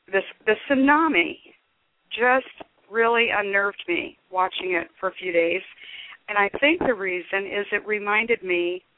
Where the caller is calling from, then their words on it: St. Louis, Missouri, United States; Hi, I'm calling from St. Louis.